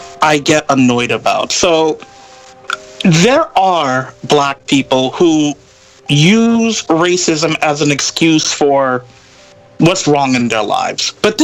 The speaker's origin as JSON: {"language": "English", "country": "United States", "said": "okay, so I'm an outsider, I'm an American, but I love history"}